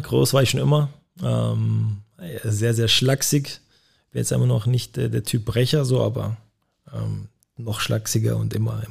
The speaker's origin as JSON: {"language": "German", "town": "Stuttgart", "region": "Baden-Württemberg", "country": "Germany", "tie": "born or raised there", "said": "Als Schwabe, als Stuttgarter Junge"}